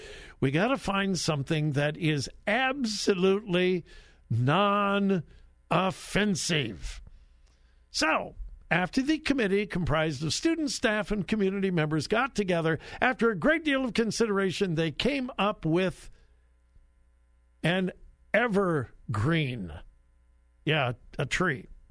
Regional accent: California, United States; I grew up in Southern California looking at the Trojan.

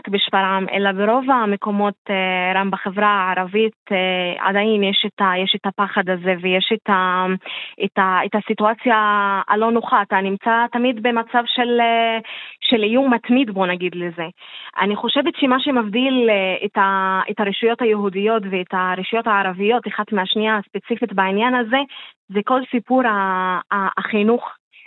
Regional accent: Shefa-'Amr, Northern District, Israel; אני משפרעם.

